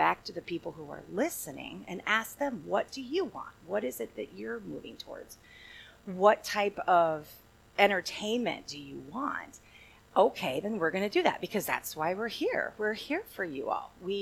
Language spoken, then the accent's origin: English; Stoughton, Wisconsin, United States; I remember when I first moved here, from the Madison area. I grew up in Stoughton.